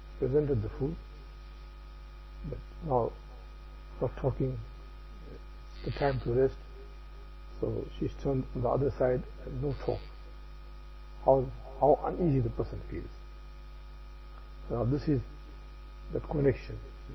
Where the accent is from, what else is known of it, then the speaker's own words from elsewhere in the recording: United States; I'm an American.